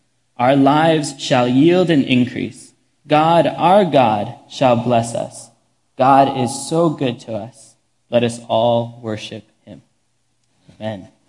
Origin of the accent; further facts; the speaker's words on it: Cupertino, California, United States; So I grew up in Cupertino. I went to Monta Vista, a very competitive high school.